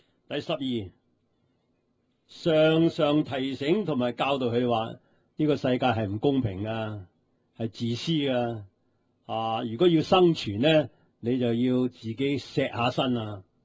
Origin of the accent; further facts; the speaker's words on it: China; 尤其是我哋中国人嘅父母呢就最兴嘅。